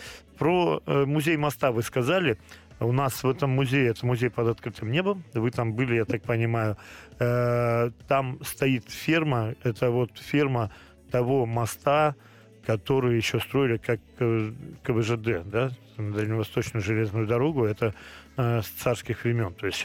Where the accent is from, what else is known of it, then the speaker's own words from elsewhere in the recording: Komsomolsk-on-Amur, Khabarovsk Krai, Russia; Это мой родной город. Я там родился, вырос, учился, первое высшее образование там получил. И там до сих пор, ну, я считаю, что я там живу до сих пор. Работаю это здесь, а живу там.